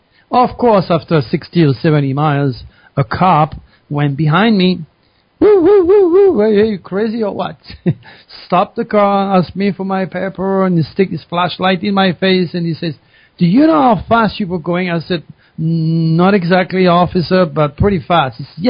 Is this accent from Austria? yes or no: no; France; English is a second language; now in United States; And then he goes, where are you from? Because you recognize my accent. And I said, well, I'm from France.